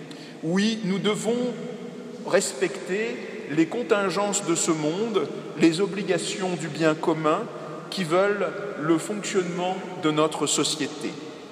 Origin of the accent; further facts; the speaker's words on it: Paris, Île-de-France, France; il faut toujours rester modeste, même quand on est parisien, et je parle pour moi, évidemment